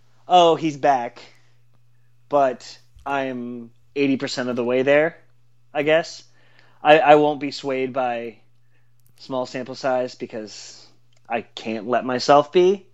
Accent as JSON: {"language": "English", "town": "Seattle", "region": "Washington", "country": "United States", "tie": "born or raised there", "said": "Yes, he was. I grew up out there in Seattle."}